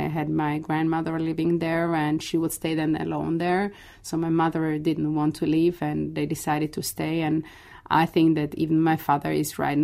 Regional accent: Slovakia; first language Slovak; English is a second language; My mother tongue is Slovak, so I decided to talk to them in Slovak.

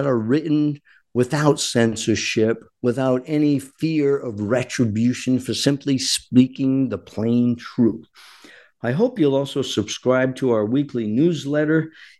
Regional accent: Rhode Island, United States; He's a New Jersey native, and that warms my heart a bit because I'm from Rhode Island originally.

